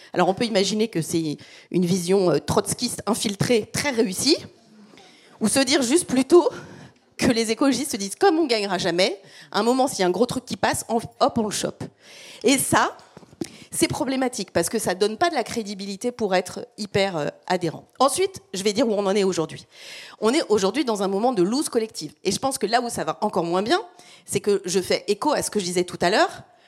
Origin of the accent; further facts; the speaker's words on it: France; Et ben moi je suis française, du coup j'ai un peu la honte et j'aime pas du tout ça.